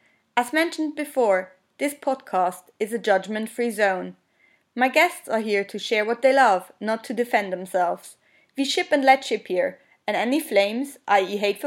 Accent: Switzerland; first language Swiss German; English is a second language

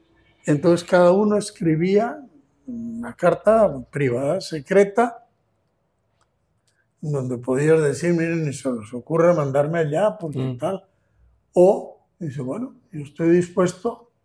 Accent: Bergara, Basque Country, Spain; Bueno, en mi pueblo, que tenía 14.000 habitantes, era ayer bastante industrial, Vergara

